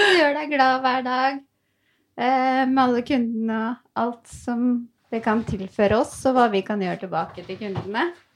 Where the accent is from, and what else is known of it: Tyristrand, Buskerud, Norway